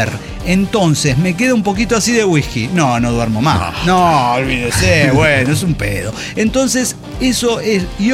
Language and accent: Spanish; La Pampa, Argentina; Menos mal que soy de Morón y soy de La Pampa